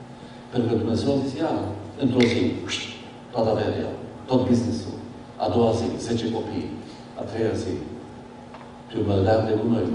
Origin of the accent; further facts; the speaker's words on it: Romania; moved away as an adult; noi venim din România, unde, în afară de conservă de pește, nu era nimic în prăbăt.